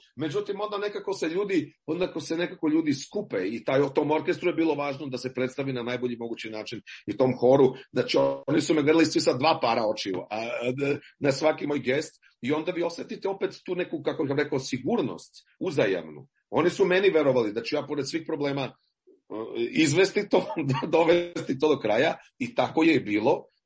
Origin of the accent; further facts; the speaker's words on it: Serbia; Vi dođete tamo kao Srbin, jel da?